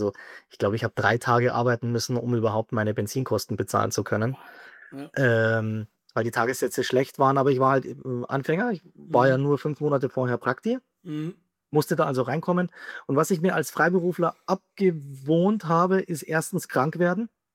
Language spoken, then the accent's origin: German; Rosenheim, Bavaria, Germany; für den Bereich zwischen Rosenheim, wo ich herkomme, bis runter Berchtesgaden, Freilassing, fast Salzburg